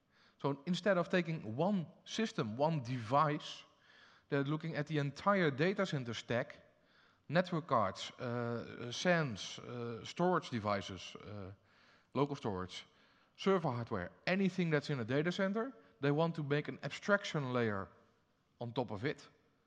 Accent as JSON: {"language": "English", "country": "Netherlands", "said": "So for the people that don't know me … from the Netherlands, Windows PowerShell MVP, work at eVision Software."}